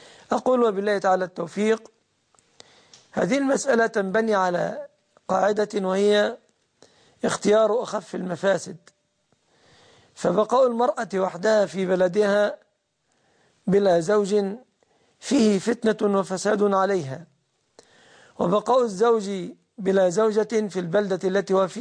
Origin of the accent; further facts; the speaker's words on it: Egypt; أما عندنا في مصر فلا أعرف بنكا إسلاميا